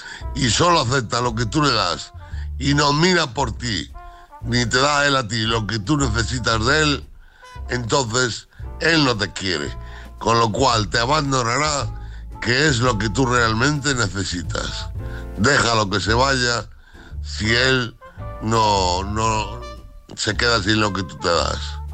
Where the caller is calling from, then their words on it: Pontevedra, Galicia, Spain; de Pontevedra.